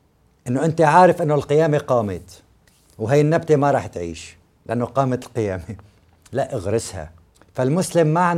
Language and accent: Arabic; Aleppo, Aleppo Governorate, Syria; عندنا بحلب مثلا هدول أصحاب الدعاء